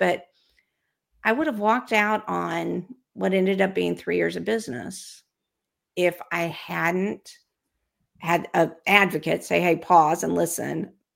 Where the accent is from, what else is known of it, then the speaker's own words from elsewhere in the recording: Dallas, Texas, United States; I almost said y'all, which is very Texan. I'm from Dallas, Texas.